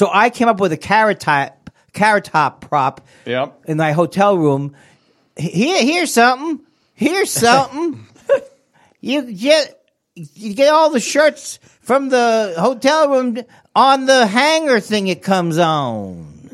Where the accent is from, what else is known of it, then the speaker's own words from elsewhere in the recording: Queens, New York, United States; I grew up in Queens.